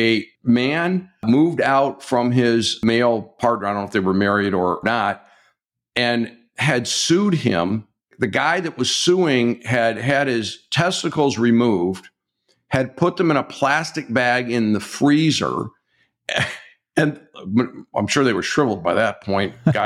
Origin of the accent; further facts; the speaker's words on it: Michigan, United States; I think I'm a Michigander. I'm also a Michiganian, too. So, and I'm from the Mitten.